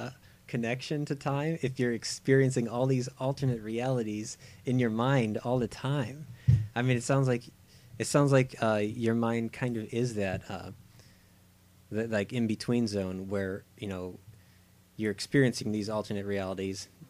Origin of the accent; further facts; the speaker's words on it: Ohio, United States; now in Florida, United States; I grew up in Ohio, and I moved to Florida.